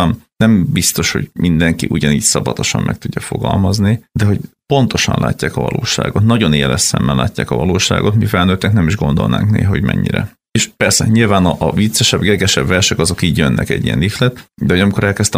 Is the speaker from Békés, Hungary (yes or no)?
yes; Gyula, Békés, Hungary; mi ugye ő is Gyulai, én is Gyulai vagyok